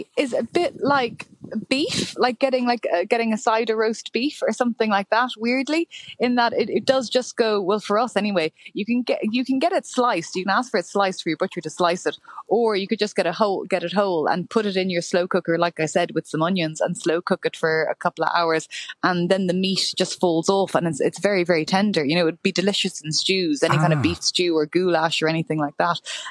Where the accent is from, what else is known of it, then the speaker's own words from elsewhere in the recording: Limerick, Munster, Ireland; I'm from Limerick